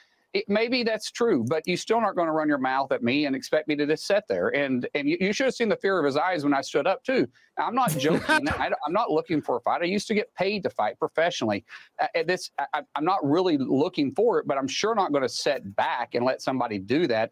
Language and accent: English; Oklahoma, United States; I'm a guy from Oklahoma first. In Oklahoma, you don't do this.